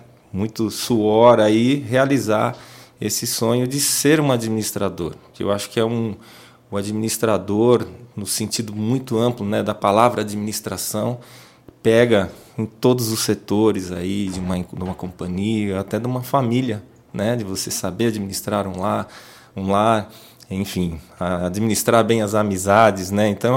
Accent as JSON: {"language": "Portuguese", "region": "São Paulo", "country": "Brazil", "tie": "born or raised there", "said": "Hoje eu não moro na Zona Norte, mas fui nascido e criado na Zona Norte, na região de Santana, né? Morei no Tremembé"}